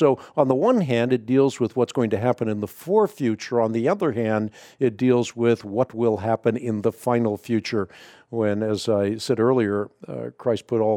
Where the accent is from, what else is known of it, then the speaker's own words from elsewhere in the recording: Netherlands; moved away; that's where we immigrated when I immigrated from the Netherlands.